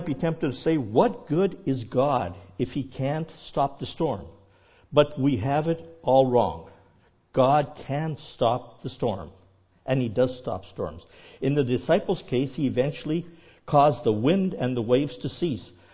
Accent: Canada; because I was from Canada and I might be French

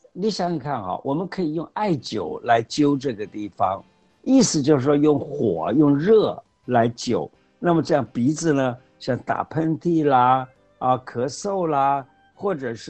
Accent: China; 我就想到我们中国人的这个民间智慧真的很了不起啊

